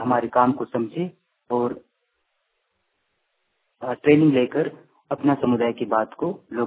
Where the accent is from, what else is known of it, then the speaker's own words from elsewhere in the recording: Ranchi, Jharkhand, India; और मैं रांची से हूँ